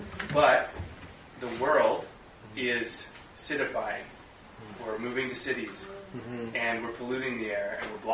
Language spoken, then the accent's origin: English; Wales, United Kingdom; And the Welsh have a word for when we're away from Wales, we feel this word. It's hiraeth. It's a longing for home that is and was and never was and will be.